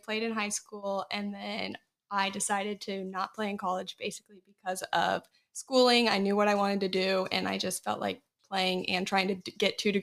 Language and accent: English; Missouri, United States; now in San Diego, United States; Yes, I came from Missouri. I'm out in San Diego now. I just got tired of the Midwest.